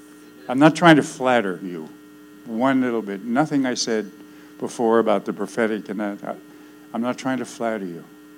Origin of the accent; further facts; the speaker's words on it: Acadia, Canada; I'm French-Canadian and I come from Acadia.